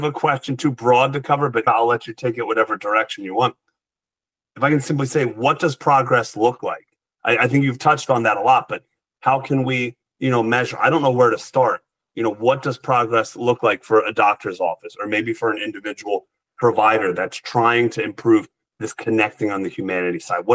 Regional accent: New Jersey, United States; also born or lived in Bay Area, United States; I grew up in New Jersey. I live in New Jersey now, and I love the sunrise over the water. But my wife and I lived in the Bay Area in California for 3 years

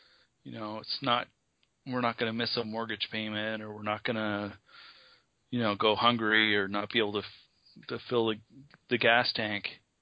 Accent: Nova Scotia, Canada; who knows why a person from Nova Scotia, as far away as I am from Tennessee and from that sort of life

